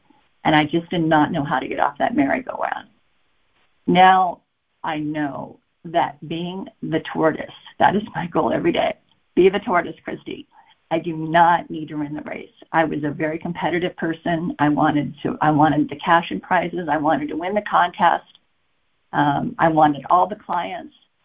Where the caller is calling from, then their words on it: Santa Barbara, California, United States; I'm calling in from Santa Barbara, California.